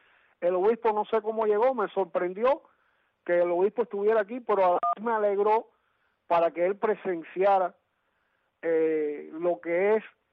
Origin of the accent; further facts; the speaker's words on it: Cuba; ¿cómo yo voy a querer un mal para mi pueblo cubano?